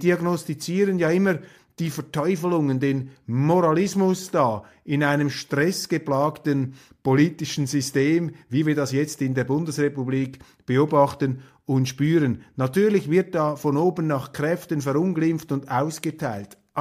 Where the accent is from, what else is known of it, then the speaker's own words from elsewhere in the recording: Switzerland; Ich ringe natürlich mit mir als Schweizer